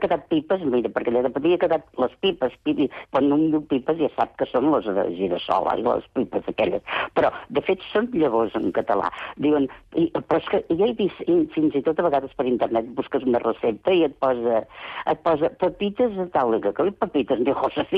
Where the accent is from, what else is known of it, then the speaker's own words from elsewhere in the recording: Barcelona, Catalonia, Spain; born there; davant de l'església on em van batejar a mi, que jo soc nascuda a Sant Andreu.